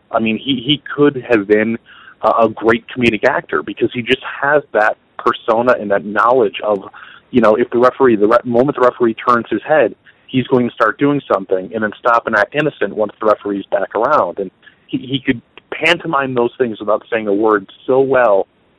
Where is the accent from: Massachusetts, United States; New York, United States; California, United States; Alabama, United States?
New York, United States; Buffalo; I got to do it in New Jersey, Toronto, here in my hometown of Buffalo and Rochester and Oshawa.